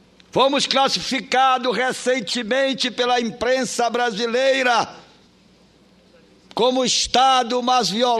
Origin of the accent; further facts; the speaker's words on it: Pará, Brazil; defender os interesses da minha terra, do meu querido estado do Pará